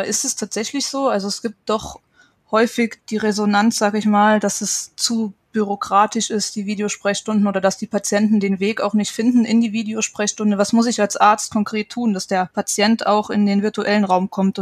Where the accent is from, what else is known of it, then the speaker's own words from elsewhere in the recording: Saarland, Germany; auch gerne ins Saarland, das ist ja sehr ländlich geprägt. Ich komme auch aus der Gegend